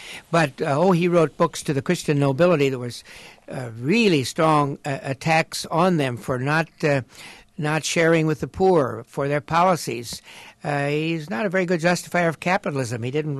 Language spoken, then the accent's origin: English; Chicago, Illinois, United States; as a Chicagoan